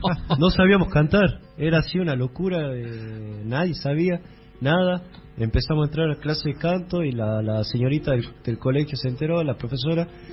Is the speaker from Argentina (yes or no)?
yes; Salta, Argentina; Somos de Salta, del Valle de Lerma. Un lugar, un rejunte de pueblos, de ciudades.